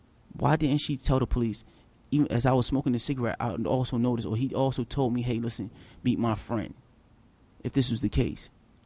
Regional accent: the South, United States; I'm from the South.

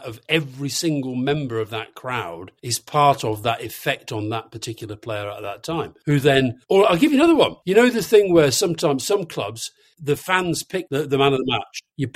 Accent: Keighley, Yorkshire and the Humber, United Kingdom; I grew up in Keighley in Yorkshire, which is equidistant between Burnley and Leeds.

